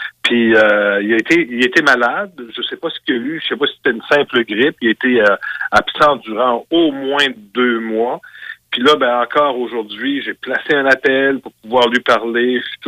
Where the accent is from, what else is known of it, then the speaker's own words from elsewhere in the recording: Quebec, Canada; qui sont chez nous au Québec n'ont jamais été autant respectés par la population